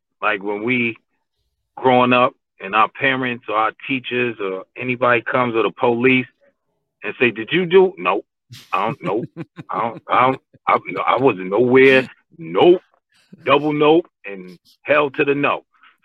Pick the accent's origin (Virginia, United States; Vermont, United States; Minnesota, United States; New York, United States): New York, United States; I was Dominican. It was Uptown. I was from Washington Heights. I just was rolling with my Hispanic gang.